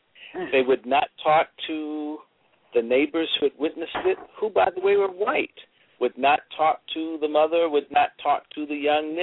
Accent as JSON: {"language": "English", "region": "the South", "country": "United States", "said": "I'm a Southerner"}